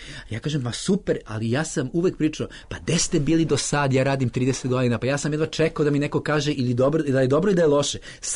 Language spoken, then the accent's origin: Serbian; Serbia; ja dolazim iz Srbije.